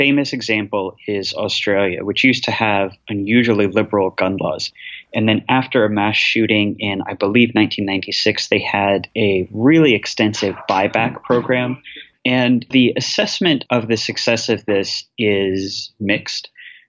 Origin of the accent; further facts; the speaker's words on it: United States; I mean, it kind of reminds me as an American of the way that we sometimes talk about